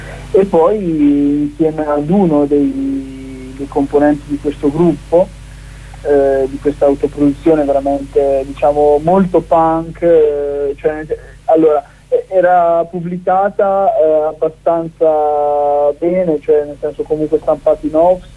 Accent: Fano, Marche, Italy; born there; now in Modigliana, Italy; io sono marchigiano, sono nato a Fano, quindi un po' più sopra, un po' più a nord, sì, di Michael, però io ormai sono 5 anni che mi sono trasferito sull'Appennino, in un paese piccolissimo romagnolo, nel confine quasi

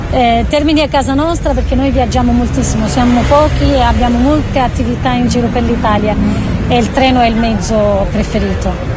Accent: Western Sahara; Io sono del Sahara occidentale, un territorio non autonomo, è l'ultima colonia in territorio africano

